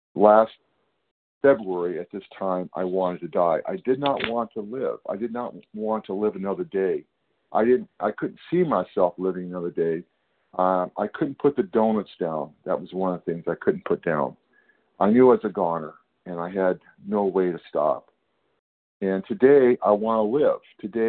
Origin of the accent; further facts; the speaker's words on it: California, United States; I'm from California, and I'll keep this very short.